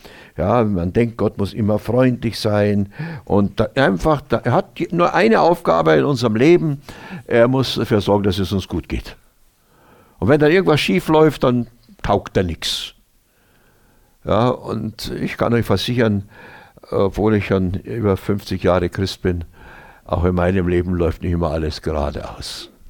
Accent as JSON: {"language": "German", "town": "Oberammergau", "region": "Bavaria", "country": "Germany", "said": "Ja, also bei uns daheim in Oberammergau, da hat man das so gesagt."}